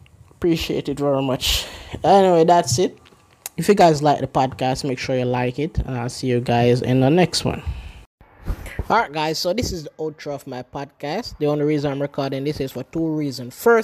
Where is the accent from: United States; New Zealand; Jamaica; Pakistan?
Jamaica; You know, I grew up in Jamaica, you know, the culture is way different from in Japanese